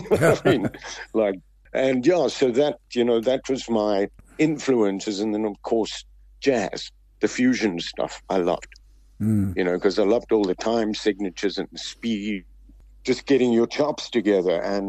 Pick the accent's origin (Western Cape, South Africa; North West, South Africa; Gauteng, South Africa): Gauteng, South Africa; Johannesburg; I was born in Johannesburg, in Yeovil, China. I grew up in Yeovil with all the gangs